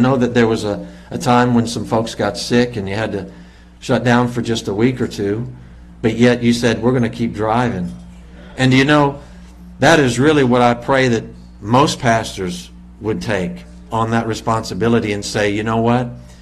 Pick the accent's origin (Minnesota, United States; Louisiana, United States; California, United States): Louisiana, United States; New Orleans; because being born and raised in New Orleans, it was like, well, we're here.